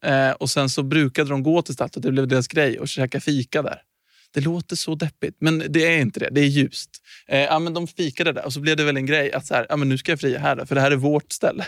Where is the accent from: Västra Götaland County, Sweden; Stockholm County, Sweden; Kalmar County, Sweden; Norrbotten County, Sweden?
Stockholm County, Sweden; Norr så Södermalm, fast en liten stad. 40 kilometer från Stockholm. Så där växte jag upp.